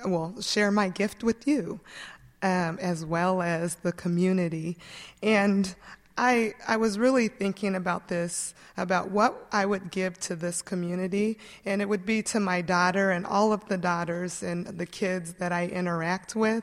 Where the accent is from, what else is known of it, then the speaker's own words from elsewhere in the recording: Eugene, Oregon, United States; Well, I grew up here in Eugene. My family came when I was 2 years old.